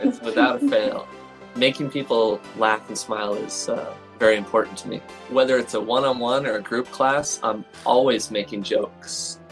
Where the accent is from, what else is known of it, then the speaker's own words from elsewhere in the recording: California, United States; I'm from California.